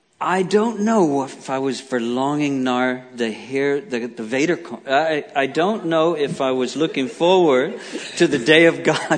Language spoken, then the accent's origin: Dutch; United States; also born or lived in Spain / France; ik ben Amerikaan, ik was opgegroeid ook in Europa, 4 jaar in Spanje, 4 jaar in Frankrijk. Mijn vader was in de Amerikaanse luchtmacht.